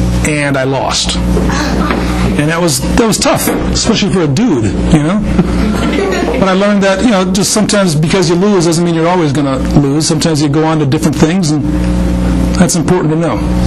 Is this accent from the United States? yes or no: yes; Geneva, United States; I grew up in Geneva